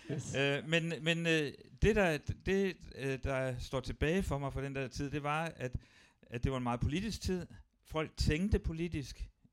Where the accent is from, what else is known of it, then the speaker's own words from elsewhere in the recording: Copenhagen, Capital Region of Denmark, Denmark; now in Aarhus, Denmark; Jeg kommer fra København, og jeg tænkte selvfølgelig over de spørgsmål